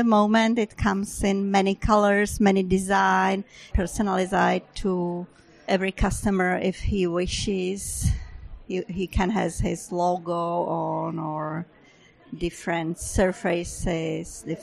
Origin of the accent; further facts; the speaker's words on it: Prague, Czechia; English is a second language; I am from Prague, Czech Republic